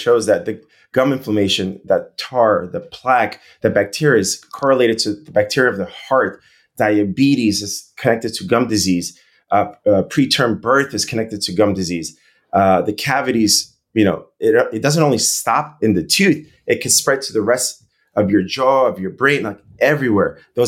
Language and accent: English; Brooklyn, New York, United States; I grew up in Brooklyn, New York. Our practice is in Brooklyn.